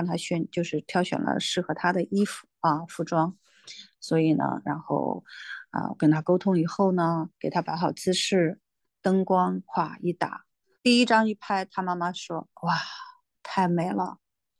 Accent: Xi'an, Shaanxi, China; now in Melbourne, Australia; 我是从国内西安来到，移民到澳大利亚有23年了。我是1999年移民到澳洲。

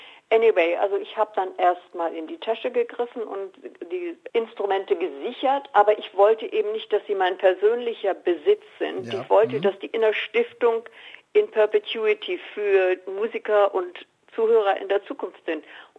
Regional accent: Hannover, Lower Saxony, Germany; also born or lived in Weimar; Ich bin aufgewachsen in der Hannover-Gegend, also ich spreche Hochdeutsch. Komme aber aus der Gegend von Weimar. Und da spricht man natürlich ganz anders. Und ich liebe natürlich diesen Dialekt, aber ich kann ihn nicht.

